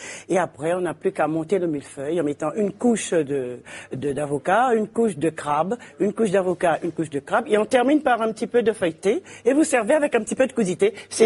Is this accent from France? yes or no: yes; Guadeloupe, France; comme on appelle chez nous en Guadeloupe